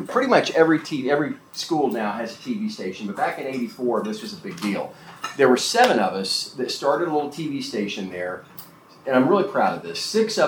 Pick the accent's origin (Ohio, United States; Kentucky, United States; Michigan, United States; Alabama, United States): Kentucky, United States; Louisville; I grew up in Louisville, went to Pleasure Ridge Park High School